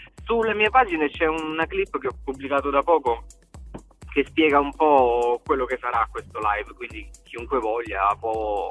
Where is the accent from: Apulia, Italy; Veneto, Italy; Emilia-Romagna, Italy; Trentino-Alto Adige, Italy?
Veneto, Italy; Vicenza; born there; io sono nato a Vicenza